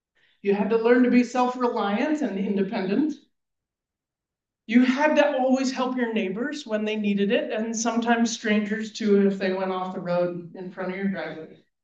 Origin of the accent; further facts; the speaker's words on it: Glover, Vermont, United States; I grew up in Glover when Bread and Puppet was a huge thing